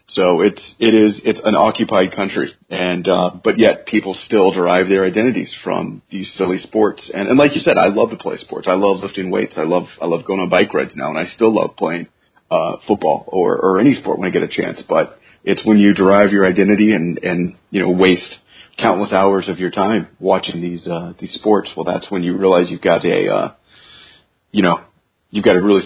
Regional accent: United States; As an American, I know your audience is international

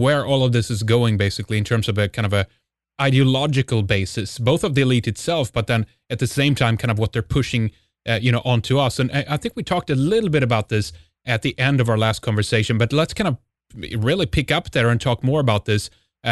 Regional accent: Sweden; English is a second language; I'm from Sweden.

